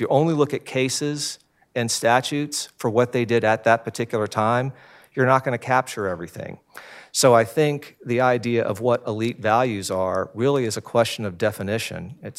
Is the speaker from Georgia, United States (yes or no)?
yes; Atlanta, Georgia, United States; but I grew up in Atlanta in the 1960s and 70s, so part of me is looking at this through the experience of the real world.